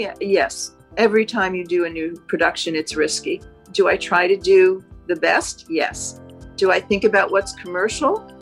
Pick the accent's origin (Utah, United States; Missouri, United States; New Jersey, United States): New Jersey, United States; I grew up in New Jersey, which was close enough to New York, so that a special treat was really to come with my family and see a Broadway musical.